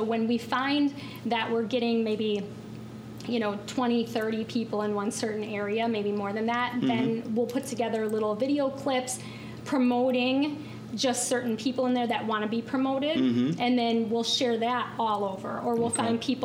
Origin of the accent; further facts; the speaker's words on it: Wisconsin, United States; we are doing as much promotion in Wisconsin since that's my hometown.